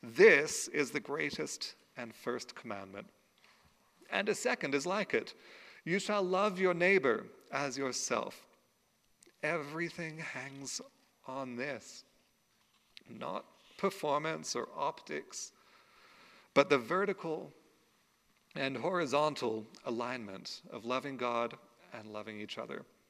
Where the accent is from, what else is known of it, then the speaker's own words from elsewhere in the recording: Australia; now in Canada; My grandmother, who I didn't know very well, because she lived here in Canada and I grew up in Australia.